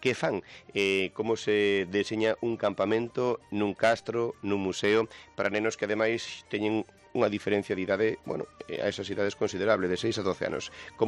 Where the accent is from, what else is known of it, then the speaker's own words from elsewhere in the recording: Galicia, Spain; Eu estou pensando que cando me criei eu na Terracha, tiñamos que entreternos sós